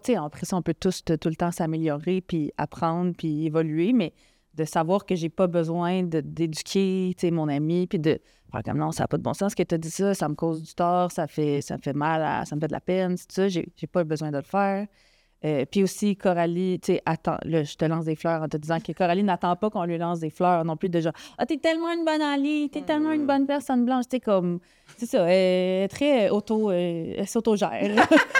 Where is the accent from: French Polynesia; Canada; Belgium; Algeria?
Canada; Laval, Quebec; j'ai déménagé à. Je le dis pas très fort d'habitude, mais je vous le dis à vous, à Laval, quand j'avais 6 ans. Puis j'ai grandi à Laval, mais le Laval des années 90, fait que le Laval qui était pas du tout multiculturel, ouais. C'était très, très, très blanc à l'époque.